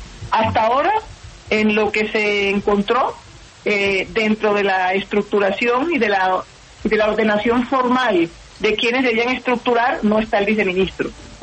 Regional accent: Barranquilla, Atlántico, Colombia; Aquí no es de que porque soy de Barranquilla no puedo investigar a nadie de Barranquilla.

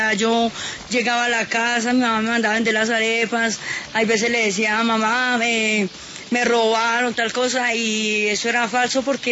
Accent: Medellín, Antioquia, Colombia; Yo soy de Medellín

